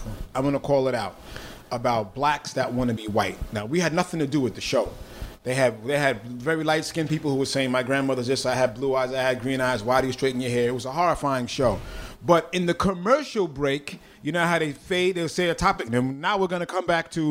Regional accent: New York City, New York, United States; Growing up in the Bronx, especially in the whole hip-hop vibe about scratching, DJs wanted to find loops.

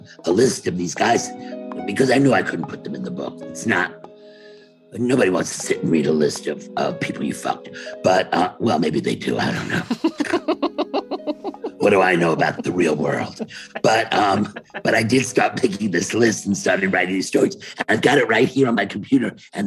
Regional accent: Brooklyn, New York, United States; even if he came from LA and I came from Brooklyn, we're always going to be the first ones to show up at a meeting.

